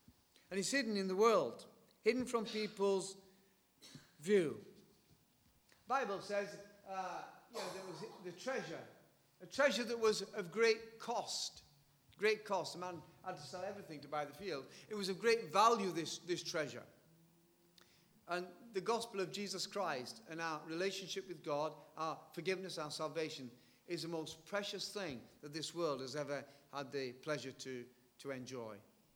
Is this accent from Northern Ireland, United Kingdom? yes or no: no; Yorkshire and the Humber, United Kingdom; the other day I went back to my hometown and drove past my old school. It's all been pulled down now and it's looking a bit desolate. But it was a big school. It was the biggest school in South Yorkshire, 2,000 kids.